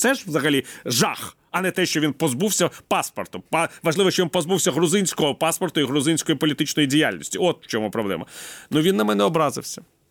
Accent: Kyiv, Ukraine; А ви звідки? Я кажу, я з Києва.

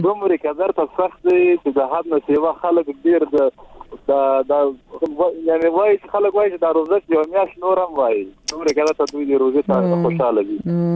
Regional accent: Paktia, Afghanistan; now in Kabul, Afghanistan; زه په اوسې کار په کابل کې

